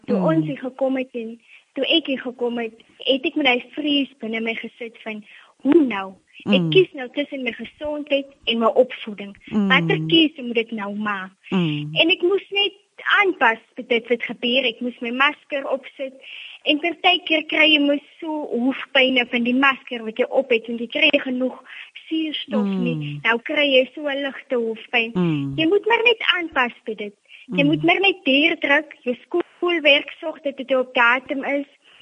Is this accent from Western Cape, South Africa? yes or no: no; Buffelsrivier, Northern Cape, South Africa; now in Bersig, South Africa; Ek is hoofdogter van S. van Wyk, as ook 'n matrikulant. Ek is oorspronklik van Buffelsrivier, maar ek en my ma het my hiernatoe toe getrek na Bersig toe om hier kom skool te gaan en hier te matrikuleer.